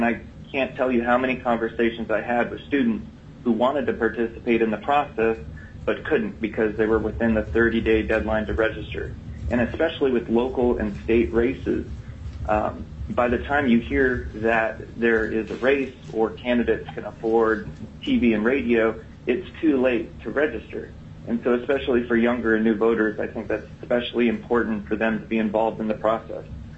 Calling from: Anchorage, Alaska, United States; I'm calling from Anchorage.

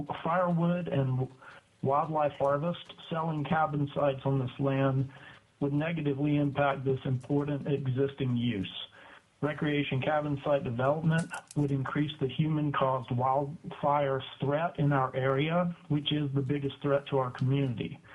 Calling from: McCarthy, Alaska, United States; I'm calling from McCarthy, Alaska.

